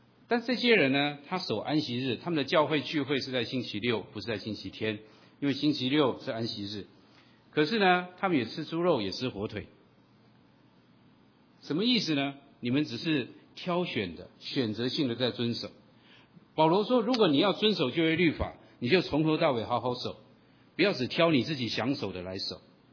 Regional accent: Taiwan; 所以我小的时候在台湾有一排的电视机

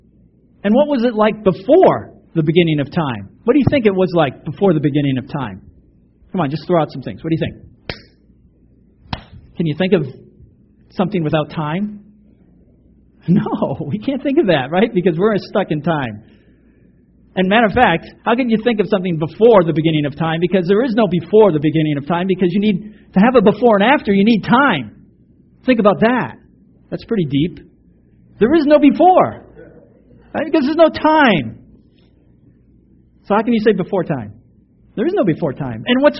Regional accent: Massachusetts, United States; born there; accent: New England; I was born in Massachusetts. Kind of gives context, right? Gives you an idea of like, oh, okay, he's from New England. That's why he talks funny.

